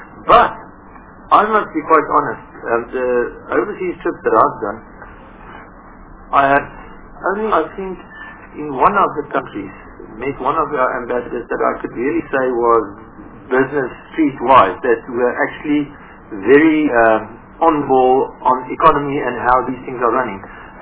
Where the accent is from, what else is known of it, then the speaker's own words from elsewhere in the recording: South Africa; I think to be an ambassador in a country is most probably one of the most important tasks as a South African in another country.